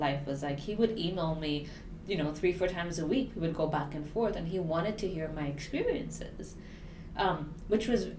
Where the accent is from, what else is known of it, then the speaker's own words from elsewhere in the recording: Nigeria; I'm born and brought up in Nigeria